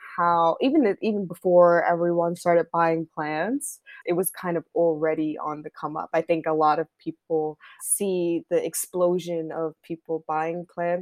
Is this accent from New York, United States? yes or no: yes; New York City, New York, United States; So I'm from New York City.